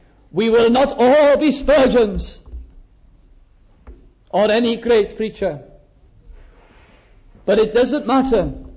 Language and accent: English; Wales, United Kingdom; as we normally do as Welsh people when we've got something important to say.